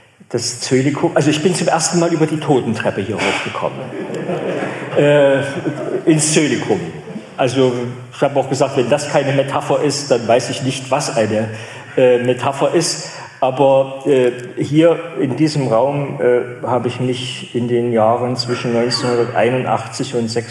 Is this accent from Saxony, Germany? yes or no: yes; Saxony, Germany; Und ich komme aus Sachsen, ich weiß nicht, wie es in Thüringen ist